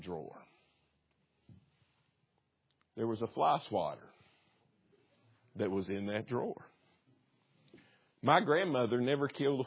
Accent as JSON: {"language": "English", "region": "Kentucky", "country": "United States", "said": "A china cabinet, that's what it is. I'm from Kentucky, okay?"}